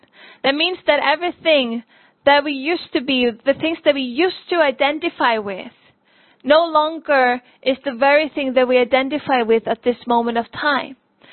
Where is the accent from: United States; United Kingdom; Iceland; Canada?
Iceland; English is a second language; won't take me a long time to correct people and say, no, I'm from Iceland.